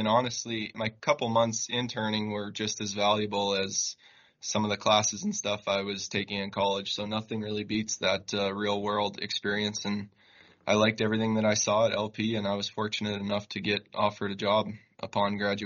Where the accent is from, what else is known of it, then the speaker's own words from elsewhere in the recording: Erie, Pennsylvania, United States; So I was born and raised here in Erie. I actually went to Harbor Creek High School and attended Slippery Rock in college to study marketing and economics.